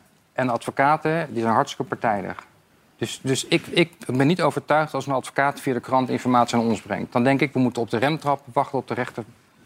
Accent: The Hague, South Holland, Netherlands; Ik ben een Hagenaar natuurlijk, ja.

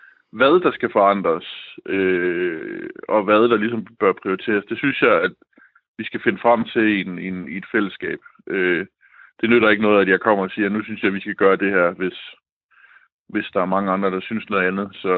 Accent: Odense, Region of Southern Denmark, Denmark; Jeg kommer fra Vollsmose

